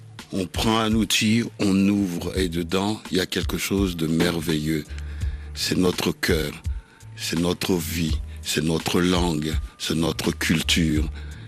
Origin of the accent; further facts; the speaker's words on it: Kinshasa, DR Congo; born there; Je suis né à Kin.